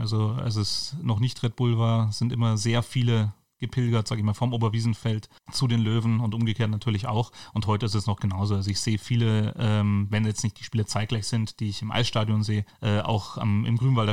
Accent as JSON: {"language": "German", "town": "Munich", "region": "Bavaria", "country": "Germany", "tie": "born there", "said": "Also ich bin geboren in München, auch, also wirklich zu Hause auf die Welt gekommen, in Neuhausen."}